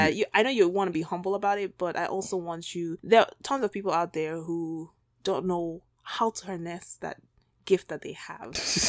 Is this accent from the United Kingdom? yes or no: no; Nigeria; now in United States; that was definitely the first place I came to from Nigeria.